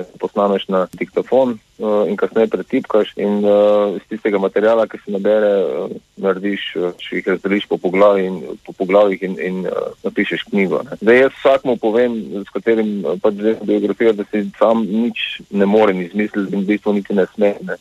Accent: Maribor, Drava, Slovenia; Jaz sem odraščal v Mariboru, v srednjo šolo sem hodil in seveda odraščal tam v 80-ih, ko so … nastali, 79 pa potem naprej.

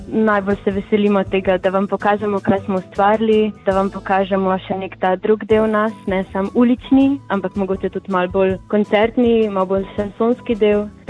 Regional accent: Rakek, Inner Carniola–Karst, Slovenia; jaz sem pa iz Rakeka.

